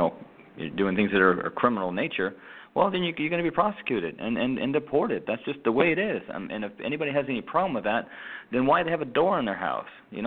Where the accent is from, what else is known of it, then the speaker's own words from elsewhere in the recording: Canada; Well, I come from Canada, and I'm doing everything I can to be within the law.